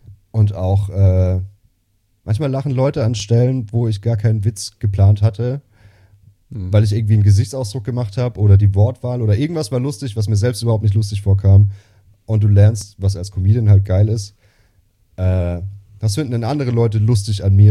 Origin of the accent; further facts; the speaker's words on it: Baden-Württemberg, Germany; Weil ich halt aus dem tiefsten Baden komme